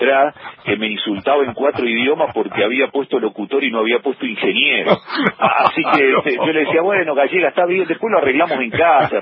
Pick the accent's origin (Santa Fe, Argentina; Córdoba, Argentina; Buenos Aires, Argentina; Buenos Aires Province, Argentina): Santa Fe, Argentina; San Jorge; also born or lived in Rosario; se volvió al pueblo donde yo viví durante mi infancia y adolescencia, que es San Jorge, y después me volví a Rosario porque me fui a estudiar a la facultad a Rosario y allí viví 15 años, y después me vine para acá, para Tierra del Fuego.